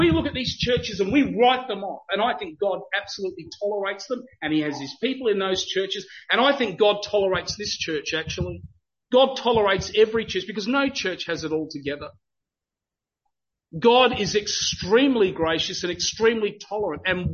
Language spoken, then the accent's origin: English; Adelaide, South Australia, Australia; and of course I'm from Adelaide